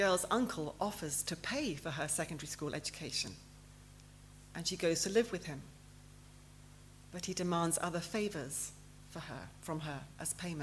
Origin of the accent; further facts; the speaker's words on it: United Kingdom; And I was being very British.